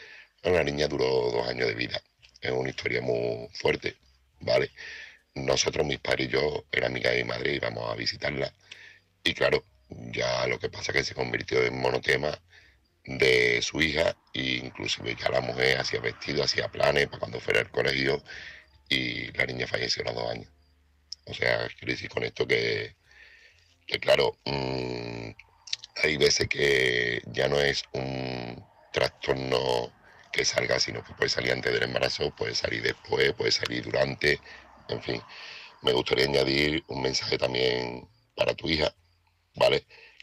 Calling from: Seville, Andalusia, Spain; corresponsal de Sevilla.

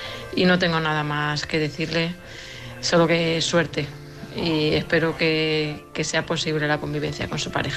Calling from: Madrid, Community of Madrid, Spain; de Madrid

